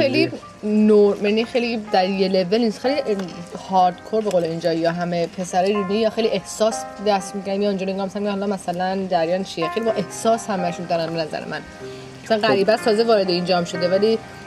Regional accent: Iran; خب ایرانی هستیم باید همدیگر رو ساپورت کنیم ولی بعضی موقع هم فقط به خاطر اینکه هم مثلا هممون از ایران اومدیم

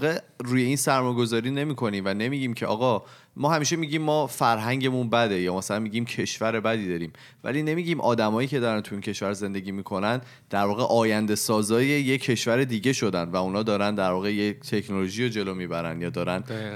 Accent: Iran; من اول گفتم ایرانی ام، ولی خب اینجا دارم درس میخونم.

